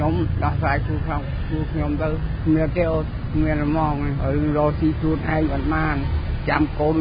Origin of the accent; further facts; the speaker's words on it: Prey Veng, Cambodia; ខ្ញុំមកពីខេត្តព្រៃវែងមករកវាខ្វះខាត